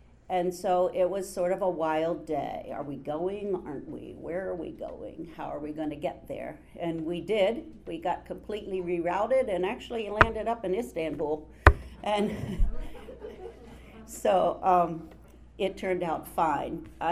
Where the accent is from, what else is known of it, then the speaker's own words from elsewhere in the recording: Indiana, United States; And then, of course, James, Zachariah, and I came from Indiana.